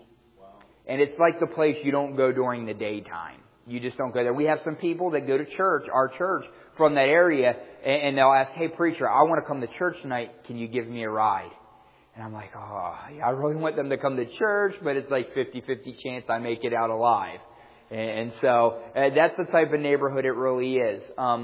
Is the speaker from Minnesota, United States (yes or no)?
no; Aston, Pennsylvania, United States; I was born and raised just outside of Philly, about 7 miles south. I grew up in a suburb of Philly called Aston